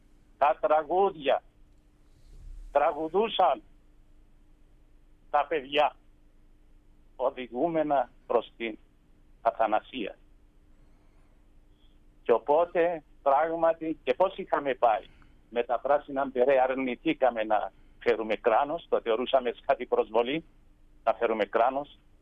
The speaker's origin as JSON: {"language": "Greek", "country": "Cyprus", "said": "Ήμουν εγώ αξιωματικός ασφάλειας ΓΕΦ για ευνόητους λόγους, ως Κύπριος αξιωματικός."}